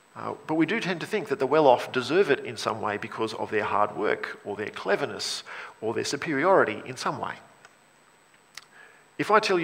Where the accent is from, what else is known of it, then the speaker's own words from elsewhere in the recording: Australia; Now, as Australian Christians, we want to follow Jesus and we want to be in the kingdom of God